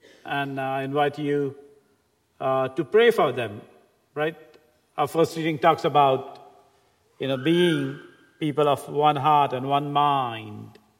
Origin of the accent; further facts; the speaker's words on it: India; And since I'm from India, I want to put things in right perspective.